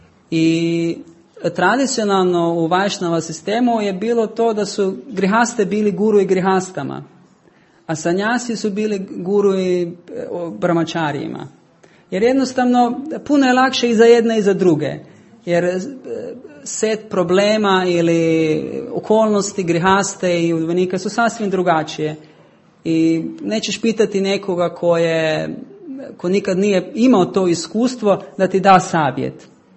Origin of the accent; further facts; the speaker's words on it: Croatia; Ja sam iz Hrvaške. Kaj nije očitno.